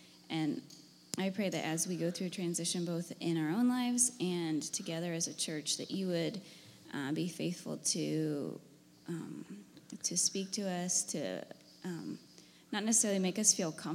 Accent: New Concord, Ohio, United States; but I just didn't feel totally at home like I did growing up in New Concord, Ohio.

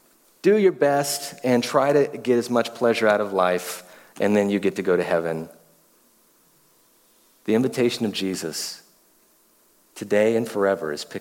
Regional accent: Appalachia, United States; I never fall for those things, mostly because I'm from Appalachia and my attitude is always, well, come get it.

